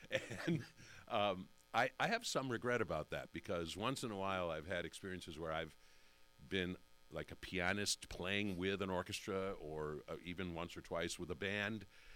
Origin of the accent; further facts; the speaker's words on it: Decorah, Iowa, United States; my best friend from growing up in Decorah, who was also there, my roommate, Marshall Anderson, he was an opera nut from very early on